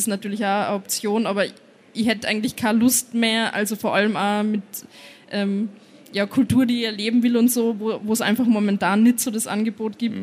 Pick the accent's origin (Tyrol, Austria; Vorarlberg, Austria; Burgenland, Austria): Tyrol, Austria; weil ich bin in Osttirol aufgewachsen, es sind ja überall Berge